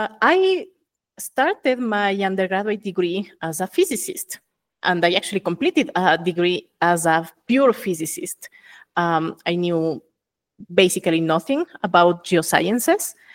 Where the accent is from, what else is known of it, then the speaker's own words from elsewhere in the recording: Quito, Pichincha, Ecuador; I'm originally from Ecuador, from the capital city, Quito